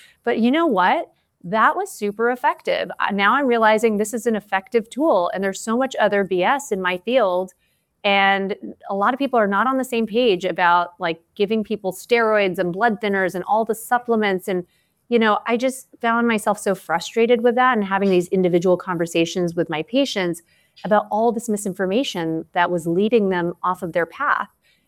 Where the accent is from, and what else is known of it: Canada; now in United States